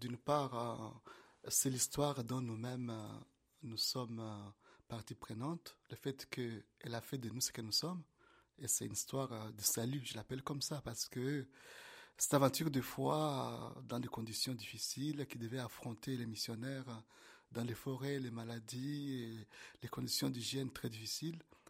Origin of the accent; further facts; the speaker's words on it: Bukavu, South Kivu, DR Congo; Par exemple, chez moi, à Bukavu, on est aujourd'hui à plus de 250 prêtres diocésains.